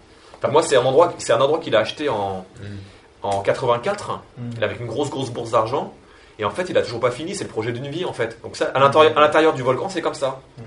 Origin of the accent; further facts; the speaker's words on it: France; Moi, je veux y aller, je suis français, c'est mon rêve